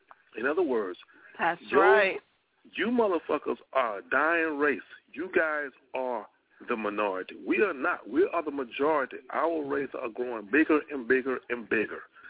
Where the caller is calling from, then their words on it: Humble, Texas, United States; I'm calling from Humble, Texas.